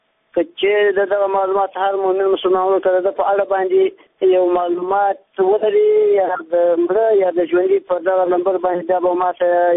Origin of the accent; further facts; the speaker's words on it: Gulistan, Farah, Afghanistan; د فراه ولایت یم د ګلستان ولسوالۍ یم